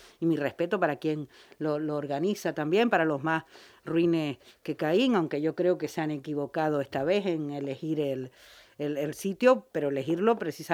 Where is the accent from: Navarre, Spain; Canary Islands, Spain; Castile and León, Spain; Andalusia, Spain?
Canary Islands, Spain; Tuineje; yo soy del pueblo de Tuineje